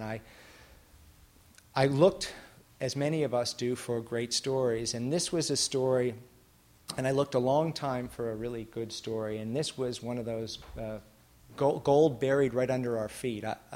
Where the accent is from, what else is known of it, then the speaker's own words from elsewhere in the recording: New York City, New York, United States; moved away as an adult; I grew up in New York City wanting to be a foreign correspondent.